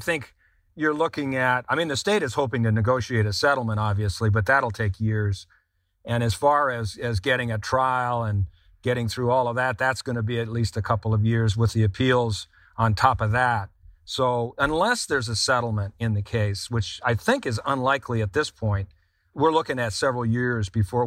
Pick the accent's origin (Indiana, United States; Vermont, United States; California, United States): Vermont, United States; Vermont, my home state of Vermont, had this problem in an area of southern Vermont around Bennington, Vermont.